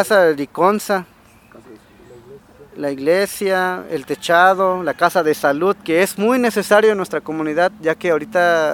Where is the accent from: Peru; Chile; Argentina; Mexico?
Mexico; San Miguel Amoltepec, Guerrero; vengo de la comunidad de San Miguel Amoltepete, el viejo municipio de Cochopa el Grande, del estado de Guerrero.